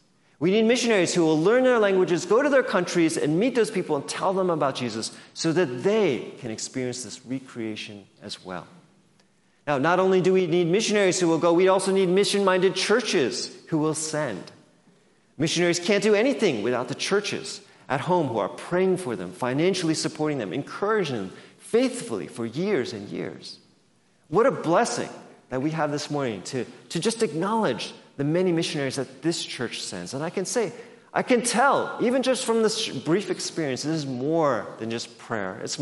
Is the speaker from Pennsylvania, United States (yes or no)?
yes; Philadelphia, Pennsylvania, United States; my parents are from South Korea. I was born in Philadelphia, so I grew up in the Korean church.